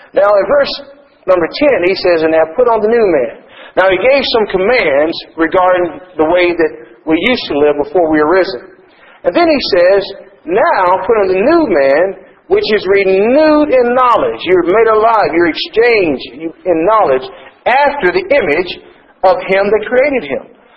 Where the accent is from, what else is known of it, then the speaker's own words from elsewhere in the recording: Ontario, Canada; accent: Southern; And I generally say I'm from Southern Ontario because they heard a Southern accent.